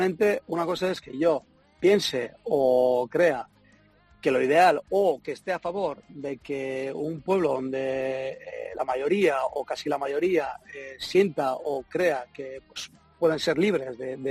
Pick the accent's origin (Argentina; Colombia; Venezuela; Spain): Spain; Basque Country; No, pero seguramente la gente una porque saben que soy vasco.